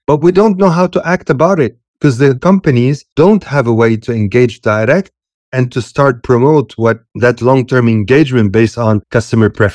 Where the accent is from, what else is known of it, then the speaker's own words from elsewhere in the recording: Lebanon; moved away as an adult; also born or lived in Italy / Saudi Arabia; now in Dubai, United Arab Emirates; So the first 20 years of my life, I grew up in Lebanon and then went to Italy where I studied and worked and went here to Saudi Arabia to United Arab Emirates where I met my wife and settled.